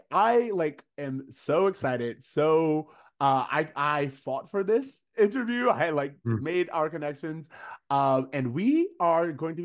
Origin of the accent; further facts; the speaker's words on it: Florida, United States; now in Los Angeles, United States; And like you were saying, like, I remind everyone, we grew up in Florida, so we are not new to country music.